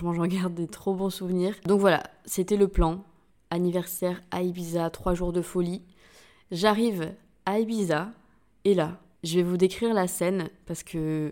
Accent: St. Barthélemy; c'était l'heure d'aller à Saint-Barth. J'étais trop contente parce que vous savez que c'est de là d'où je viens. C'est là d'où je viens.

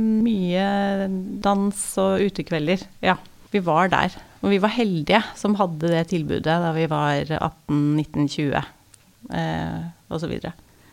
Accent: Askim, Østfold, Norway; Jeg vokste opp på Tårnerud, hvor det var veldig mye unger på samme alder. Masse venner, masse lek ute.

